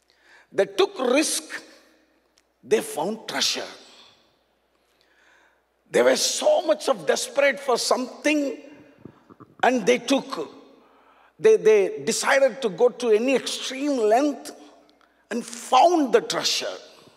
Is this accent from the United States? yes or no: no; India; When we went inside, it was a surprise to me as an Indian.